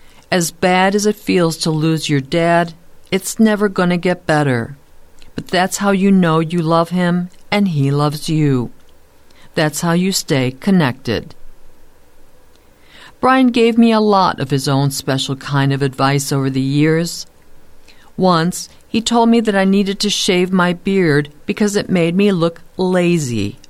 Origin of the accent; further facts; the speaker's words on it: Laguna Beach, California, United States; first album I ever checked out of the Laguna Beach Public Library at age 8, and I was proud that my hometown was mentioned in the song